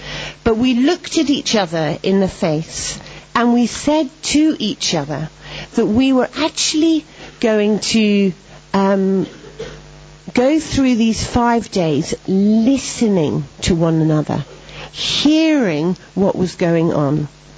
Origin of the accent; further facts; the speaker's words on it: England, United Kingdom; I, being naively English